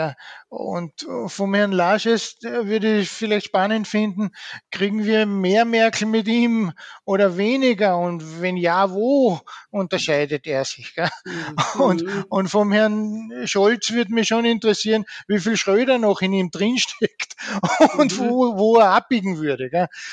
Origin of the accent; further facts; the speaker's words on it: Austria; Also von den dreien, da tue ich mir auch als Österreicher schwer, ein Vorbild herauszugreifen.